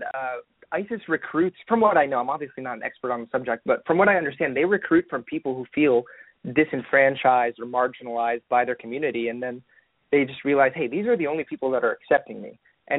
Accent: Florida, United States; now in Dallas, United States; I'm in Dallas, Texas now, but I grew up in Florida, which is not much better.

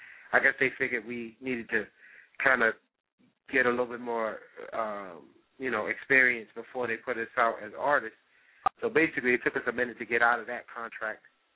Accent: Maryland, United States; We're ironically from the Maryland area, so we put out the album Independence Day because it's our basically our first independent record.

